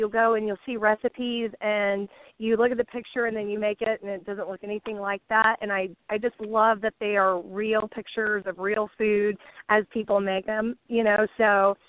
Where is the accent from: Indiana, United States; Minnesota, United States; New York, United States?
Indiana, United States; And since I'm from Indiana, it's a fun way, a new twist on plaid.